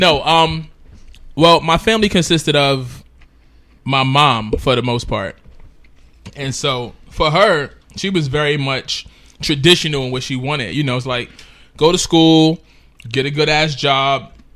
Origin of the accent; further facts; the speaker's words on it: Coney Island, New York, United States; from Coney Island, blah, blah, blah, and I do my thing.